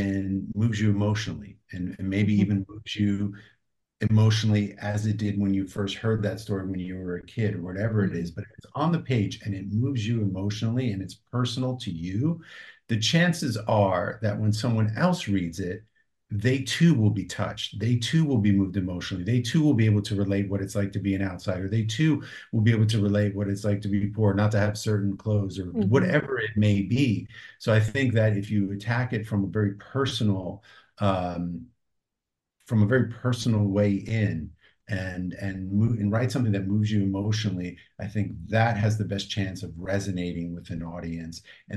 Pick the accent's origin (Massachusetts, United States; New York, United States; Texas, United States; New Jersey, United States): New Jersey, United States; first language Greek; we grew up very poor from New Jersey. Our mother was born and raised in Greece. Our first language was not English, it was Greek.